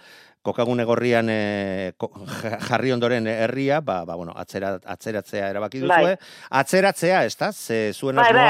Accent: Errenteria, Basque Country, Spain; eta azken egun hauetan, ba, gure herrian, errenderian horeretan, ba, semaforo gorria jarri digutenez, bai.

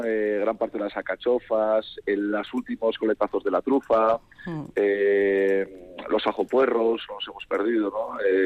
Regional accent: Campezo, Basque Country, Spain; pasar el confinamiento aquí ya en mi pueblo, ¿no? Y yo me imaginaba en una ciudad, tanto en Donosti como en Gasteiz, y no sé cómo hubiera pasado. Pero gracias a Dios he estado aquí en Campezo.

